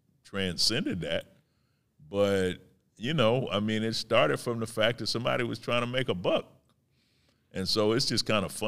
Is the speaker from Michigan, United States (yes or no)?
yes; Detroit, Michigan, United States; You know, I mean, I'm from Detroit. Like, we started it all with Motown.